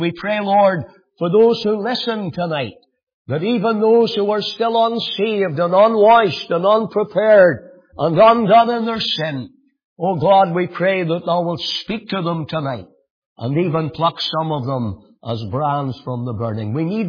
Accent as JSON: {"language": "English", "town": "Banbridge", "region": "Northern Ireland", "country": "United Kingdom", "tie": "born there", "said": "I was born in Banbridge in the county of Down."}